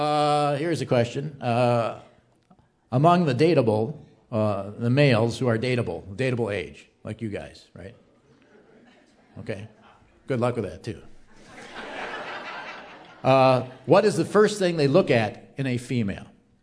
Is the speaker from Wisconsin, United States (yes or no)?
yes; Milwaukee, Wisconsin, United States; I was from Milwaukee.